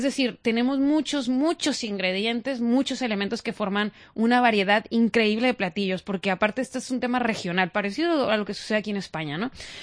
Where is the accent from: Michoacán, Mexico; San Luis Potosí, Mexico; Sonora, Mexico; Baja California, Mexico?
Baja California, Mexico; Tijuana; yo soy de Tijuana y nunca comí fajitas en Tijuana.